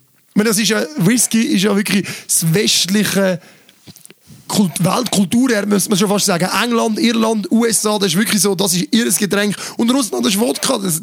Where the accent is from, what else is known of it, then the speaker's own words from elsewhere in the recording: Switzerland; Müssen wir als Schweizer wieder so einen Typ tragen